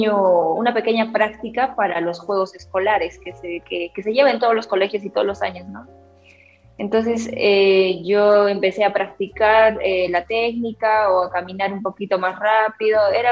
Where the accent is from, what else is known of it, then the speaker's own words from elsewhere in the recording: Espinar, Cusco, Peru; born there; Sí, soy de Espinar, de la provincia de Espinar, Cusco. Sí, ahí nací.